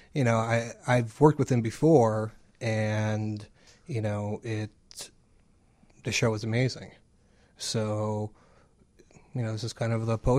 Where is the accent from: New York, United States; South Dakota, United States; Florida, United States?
New York, United States; Buffalo; moved away as an adult; now in Chicago, United States; I grew up in Buffalo, which is kind of as a rust belt as you get. And when I was kind of making a decision of where to move in 2002, one of the reasons why I chose Chicago